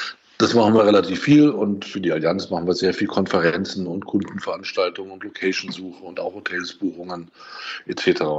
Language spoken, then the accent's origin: German; Hanover, Lower Saxony, Germany; musste mein Vater jobmäßig von München nach Hannover, um da einen Job anzutreten. Und dann bin ich in Hannover eben geboren und auch in die Schule gegangen.